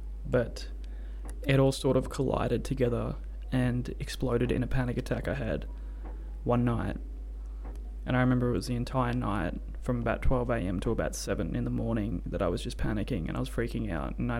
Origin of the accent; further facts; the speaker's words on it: Australia; I'm 24 years old. I'm from Australia.